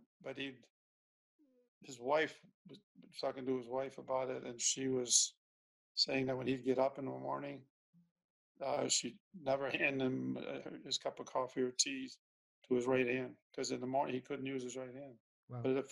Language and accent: English; Buffalo, New York, United States; I'm coming from Buffalo. It's right on the Canadian border.